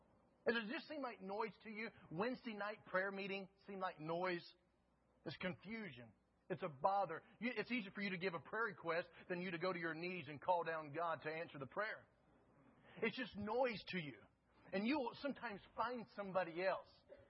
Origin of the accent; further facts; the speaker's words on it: North Carolina, United States; I grew up in North Carolina. I'm used to preaching to slower people.